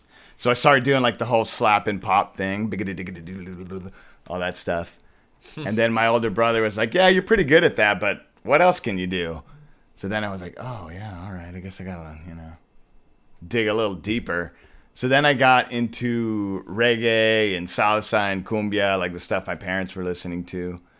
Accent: Garland, Texas, United States; And so I was born in Garland in 1983, and I grew up a reluctant rocker.

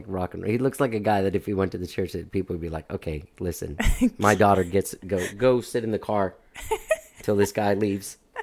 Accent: Miami, Florida, United States; moved away; Yeah. I'm from Miami.

